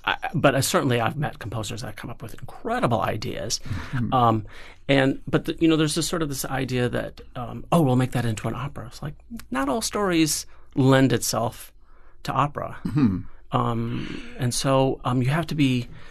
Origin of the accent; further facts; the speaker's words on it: Milwaukee, Wisconsin, United States; born there; now in San Francisco, United States; I was born in Milwaukee, which is just north of Chicago.